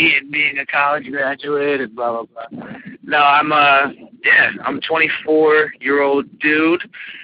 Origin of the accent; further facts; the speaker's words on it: Syracuse, New York, United States; I grew up in Syracuse, New York, which is central New York